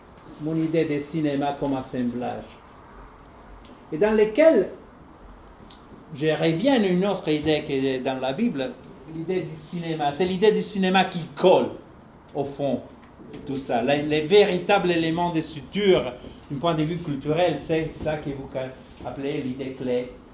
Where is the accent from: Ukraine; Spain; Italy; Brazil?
Italy; French is a second language; parce que je suis italien, donc européen, donc relaxé